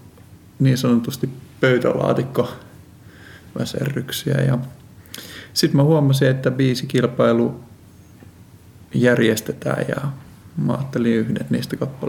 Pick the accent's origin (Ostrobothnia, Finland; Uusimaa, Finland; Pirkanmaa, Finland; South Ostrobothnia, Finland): Uusimaa, Finland; Espoo; now in Raseborg, Finland; hetkellä asun täällä Raaseporissa Vilneessissä. Parin kuukauden päästä muutamme Lohjalle ja alun perin olen Espoosta kotoisin.